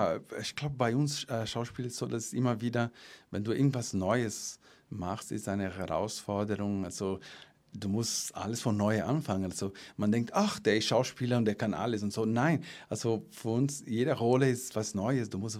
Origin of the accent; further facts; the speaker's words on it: Brazil; German is a second language; now in Germany; Ich komme aus Brasilien, ich bin kein Deutscher.